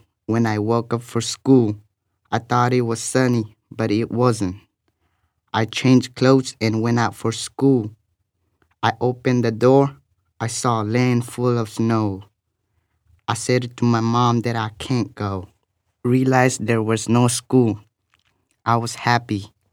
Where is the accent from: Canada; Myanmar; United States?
Myanmar; I am from Burma.